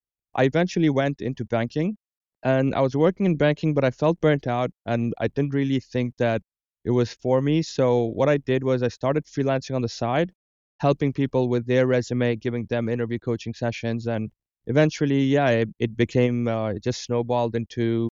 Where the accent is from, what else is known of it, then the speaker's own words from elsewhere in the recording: Dubai, United Arab Emirates; moved away as an adult; for an international student like me, I was born and raised in Dubai. I went abroad from education.